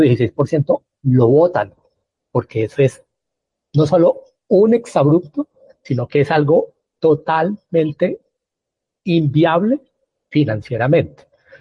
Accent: Colombia; los que pagamos los impuestos, somos los colombianos

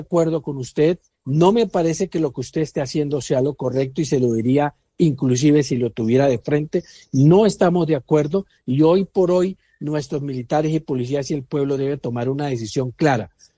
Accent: Colombia; Una de las cosas que es preocupante para mí como colombiano es la actitud de nuestros propios conciudadanos

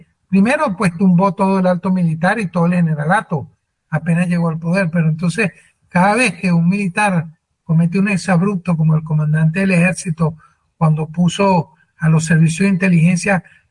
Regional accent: Venezuela; No solo lo viví en mi país, Venezuela

